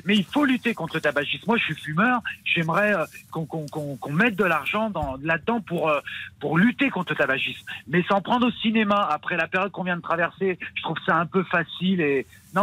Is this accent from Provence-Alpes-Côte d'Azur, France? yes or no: no; Corsica, France; Dites rien sur la Corse, parce que je suis corse.